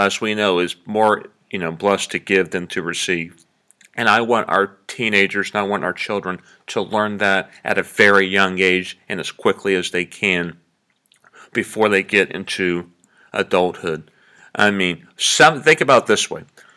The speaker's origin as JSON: {"language": "English", "region": "Ohio", "country": "United States", "said": "Listen, I'm from Ohio. I don't know what you Tennessee people did."}